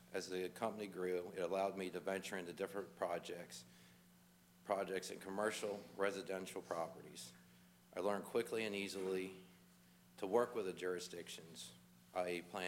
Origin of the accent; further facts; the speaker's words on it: Bridgeville, Delaware, United States; I was born in Seaford, Delaware, raised in Bridgeville, where I reside today.